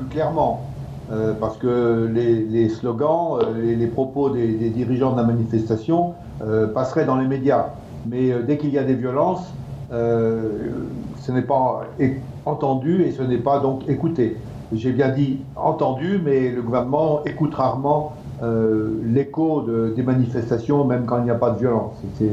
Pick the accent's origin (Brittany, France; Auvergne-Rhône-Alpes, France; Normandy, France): Auvergne-Rhône-Alpes, France; Lyon; d'abord je voudrais dire que je suis lyonnais